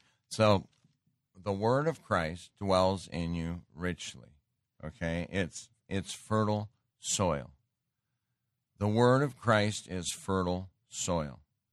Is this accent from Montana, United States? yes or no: yes; Great Falls, Montana, United States; I grew up in Great Falls, Montana, and there was an area there. Our little town version of the projects, okay?